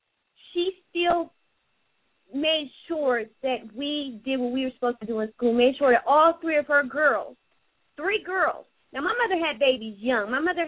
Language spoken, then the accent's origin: English; Youngstown, Ohio, United States; I grew up in Youngstown. I went to this inner city school.